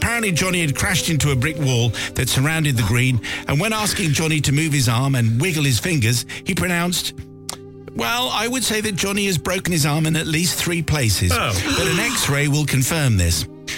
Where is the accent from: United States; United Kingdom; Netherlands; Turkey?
United Kingdom; Bristol, South West England; I should say, Simon, we come from Bristol, so bring on the farmer's accent.